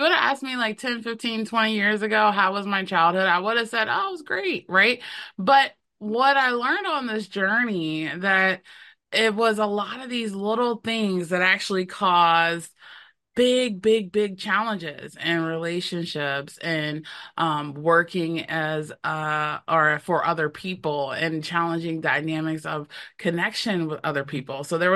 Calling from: Virginia, United States; I am actually dialing in from the Eastern Shore of Virginia, which is like the farthest east that you can possibly go in the United States, in the state of Virginia.

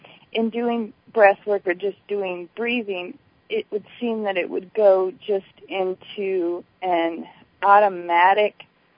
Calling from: Tucson, Arizona, United States; I'm calling from Arizona, Tucson.

